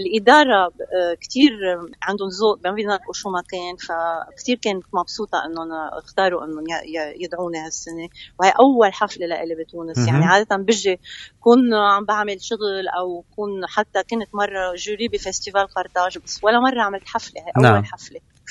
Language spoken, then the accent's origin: Arabic; Lebanon; أنا لبنانية، متيسة على أنه بدي كفي غني باللبناني، بدي أكتب باللبناني